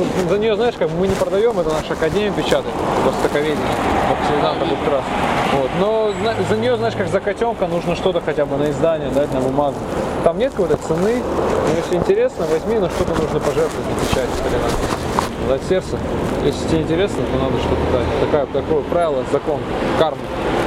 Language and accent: Russian; Sevastopol, Ukraine; Я, брат, вообще не с этого же города. Я с Севастополя.